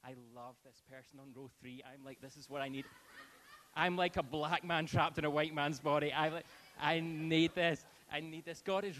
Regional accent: Whiteinch, Scotland, United Kingdom; I was born and bred in White Inch, and I'm so thankful for my parents.

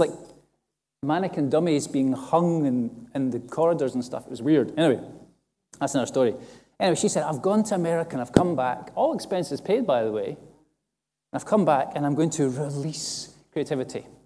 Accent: Perth, Scotland, United Kingdom; now in Musselburgh, United Kingdom; I come from Perth, my hometown. I was a St. Johnstone season ticket holder. No. I live in Musselburgh now

